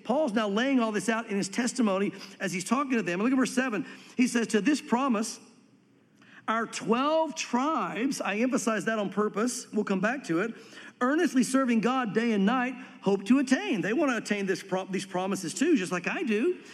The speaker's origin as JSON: {"language": "English", "region": "the South", "country": "United States", "tie": "born or raised there", "said": "when I grew up religiously in the South and went to church on a regular basis"}